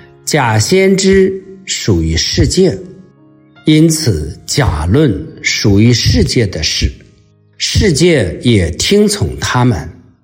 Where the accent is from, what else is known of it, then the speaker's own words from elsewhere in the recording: China; 就像我们中国人啊，信的神太多了